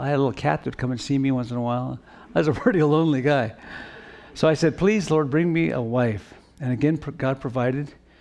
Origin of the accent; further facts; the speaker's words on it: Oregon, United States; now in California, United States; So I was born in California. I know I tell you that my home is Oregon because I lived all my life in Oregon, but you know, coming back to California was kind of a return to my homeland here.